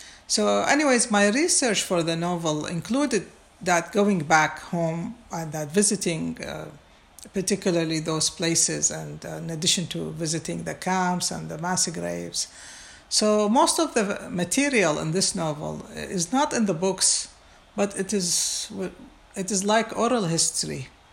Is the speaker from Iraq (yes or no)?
yes; Baghdad, Baghdad Governorate, Iraq; English is a second language; moved away; I was born and raised in Baghdad. And from my teenage time until I left Iraq, travel was not allowed due to those continuous wars.